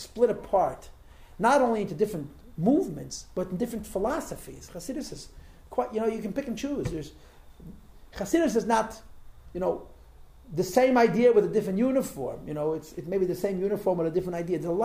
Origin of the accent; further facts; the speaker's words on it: Crown Heights, New York, United States; I was born in Crown Heights. Okay, I spent almost all of my life in Crown Heights, and I'm functional.